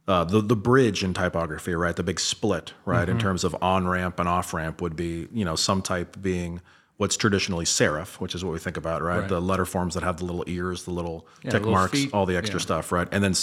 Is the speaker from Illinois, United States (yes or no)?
no; Cleveland, Ohio, United States; It was, my hometown Cavaliers.